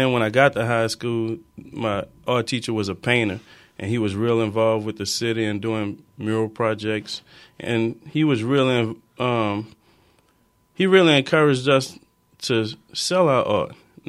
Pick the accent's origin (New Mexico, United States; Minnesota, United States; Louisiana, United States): Louisiana, United States; growing up in South Louisiana, it's just so much culture that's going to come out in your art.